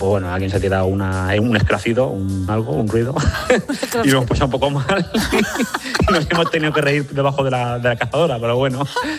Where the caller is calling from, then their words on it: Valencia, Valencian Community, Spain; de Valencia, con el taxi trabajando